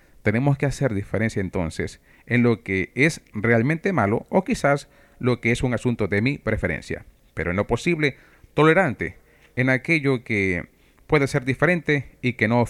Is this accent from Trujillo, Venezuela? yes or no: yes; Trujillo, Venezuela; venía un predicador norteamericano a predicar en mi pueblo de Trujillo, Venezuela, de donde soy oriundo.